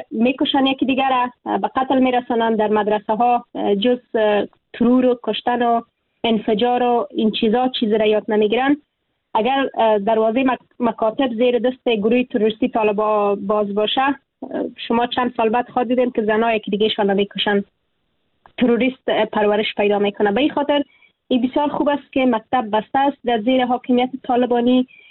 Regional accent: Afghanistan; moved away as an adult; اگر امروز از افغانستانم بیرون شدم در تبعید به سر می برم

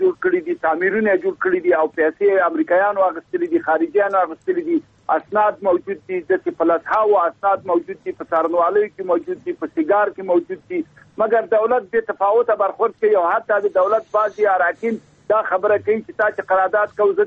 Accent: Afghanistan; زه افغان یم، تجار یم، راغلی یم، جواز درم، تاله مالیه در کوم، محصول در کوم.

